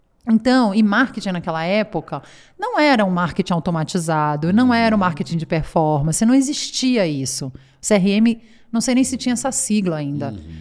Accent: Rio de Janeiro, Brazil; Então, eu sou carioca.

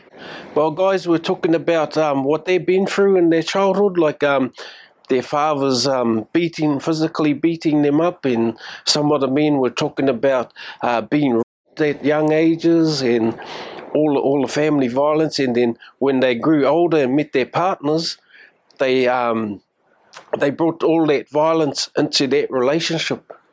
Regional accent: Whangarei, Northland, New Zealand; and I'm from Whangarei.

